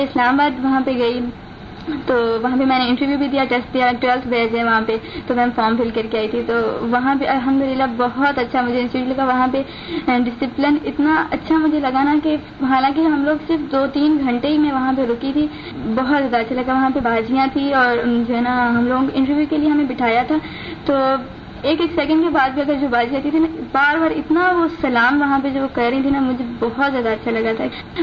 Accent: Sindh, Pakistan; now in Karachi, Pakistan; اور میں انٹیریئر سندھ پنواکل سے آئی ہوں یہاں پڑھنے کے لیے کراچی، ہاسٹل میں رہتی ہوں میں.

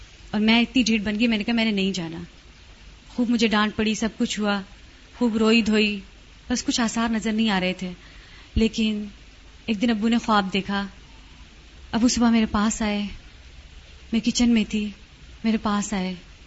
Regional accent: Lasbela, Balochistan, Pakistan; میرا تعلق ڈسٹرکٹ لسبیلا بلوچستان سے ہے

